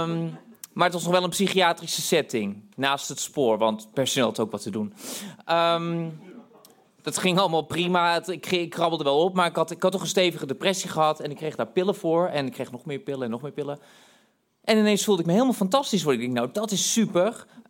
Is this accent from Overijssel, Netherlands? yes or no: no; Tilburg, North Brabant, Netherlands; ik kwam uit Tilburg. En ik had net heel mijn jeugd in een psychiatrische inrichting doorgebracht. Dus het was weer met schoorvoetend kwam ik terug de maatschappij in. Dus ik had een eigen huisje in Tilburg, de provincie Brabant, in een Finex-wijk.